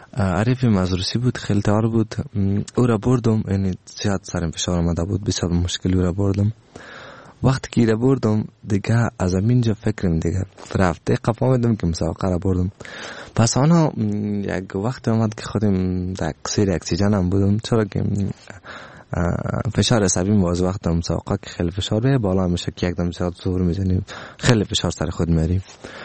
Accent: Afghanistan; که ما افغان هستم در مقابلتان شکست نمیخوریم و بسیار به غرور همی غرور افغانیتی ما،

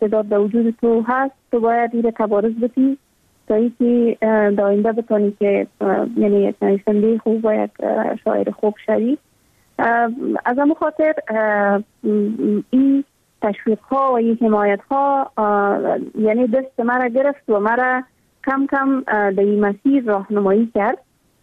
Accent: Afghanistan

